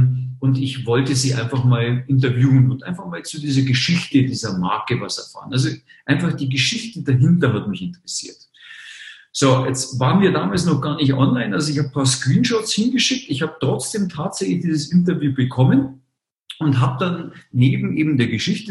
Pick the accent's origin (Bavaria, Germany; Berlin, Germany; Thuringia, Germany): Bavaria, Germany; Munich; born there; und ich bin in München geboren, ich gebe es zu. Also bin gebürtiger Münchner, geborener Münchner.